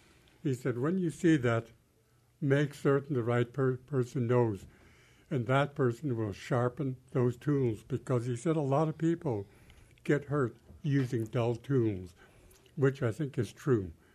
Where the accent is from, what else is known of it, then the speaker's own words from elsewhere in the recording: Sitka, Alaska, United States; I was born and raised in Sitka and grew up in the neighborhood near the entrance of Totem Park. At the time, it was called the Cottages, and it's a little different there today.